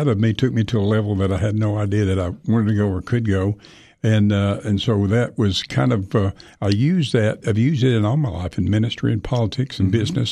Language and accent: English; Sweetwater, Tennessee, United States; born there; Well, actually, I was born in Sweetwater, Tennessee.